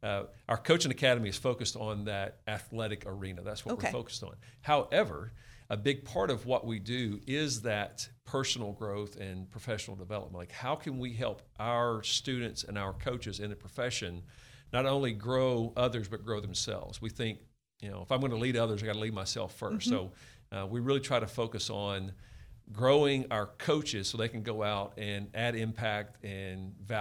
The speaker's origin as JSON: {"language": "English", "region": "Louisiana", "country": "United States", "said": "I'm from Louisiana."}